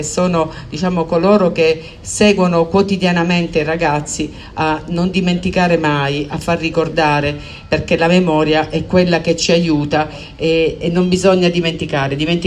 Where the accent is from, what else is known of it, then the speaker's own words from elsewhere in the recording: Sicily, Italy; sono delle emozioni fortissime anche da siciliana che io provo